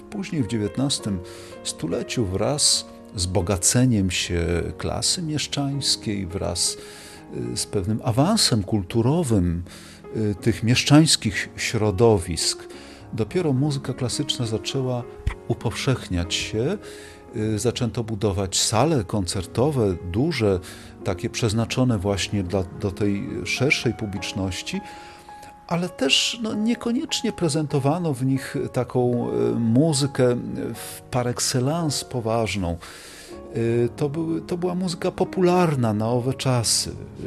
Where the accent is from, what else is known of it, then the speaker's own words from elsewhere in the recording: Katowice, Silesian Voivodeship, Poland; moved away; ponieważ ja pochodzę z Katowic, no przyznam się, że nie pamiętam, żeby w czasach, gdy jeszcze mieszkałem w tym mieście